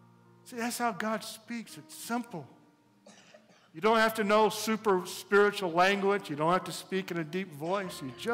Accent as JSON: {"language": "English", "country": "United States", "said": "I'm an American, so I make a cup of coffee, right?"}